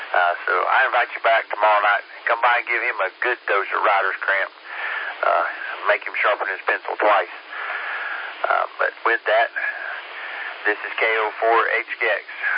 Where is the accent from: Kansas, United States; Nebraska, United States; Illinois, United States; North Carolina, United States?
North Carolina, United States; Penrose; most people don't even know where this little area is at when I say I'm from Penrose.